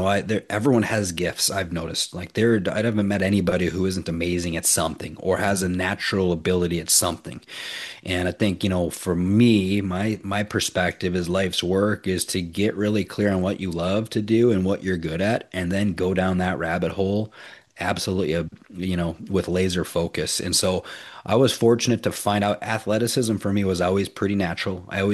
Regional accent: Minnesota, United States; One of the wealthiest guys I grew up around back in Minnesota told me when I was real young

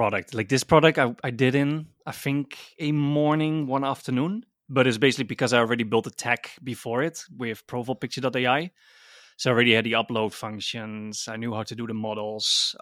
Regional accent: Netherlands; I'm from Holland.

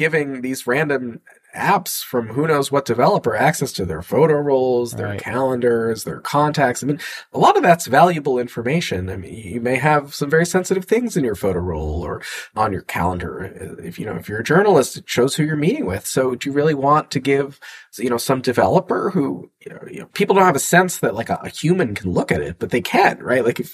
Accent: United States; I focus on the US because it's, you know, my home country. It's where I grew up.

